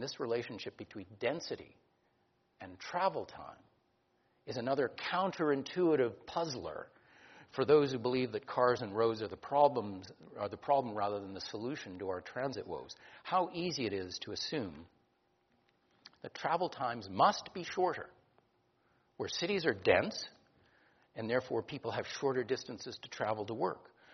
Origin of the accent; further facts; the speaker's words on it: North Vancouver, British Columbia, Canada; I grew up in the North Shore.